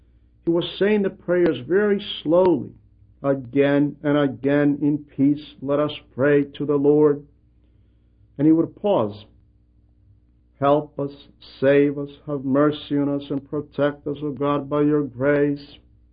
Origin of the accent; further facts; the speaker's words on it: Cyprus; accent: Cypriot; So I thought he figured this out from my speech because I always spoke with a strong Cypriot dialect. So I nodded, "Yes, I am from Cyprus, Elder."